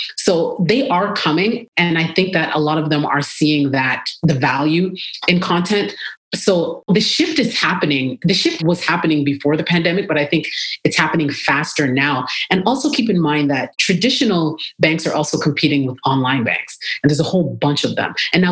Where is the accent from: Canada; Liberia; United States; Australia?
Canada; Toronto, Ontario; You knew that I was from Toronto before we even came on that podcast, right?